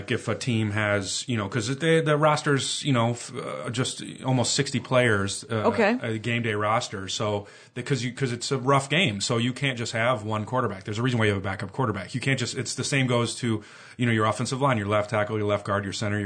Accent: Wisconsin, United States; No, I'm from Wisconsin.

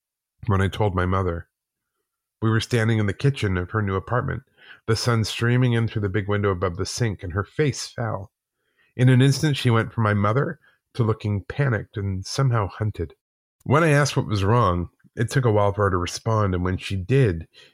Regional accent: Calgary, Alberta, Canada; also born or lived in Whitehorse; I was born in Whitehorse, Yukon, but moved to Calgary, Alberta with my mom and stepdad when I was six. We moved into a small two-bedroom basement suite in a quiet family neighborhood

